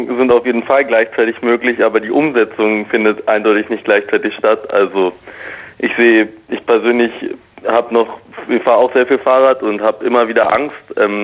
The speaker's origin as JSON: {"language": "German", "region": "Berlin", "country": "Germany", "said": "Und das belastet mich als Berliner viel mehr."}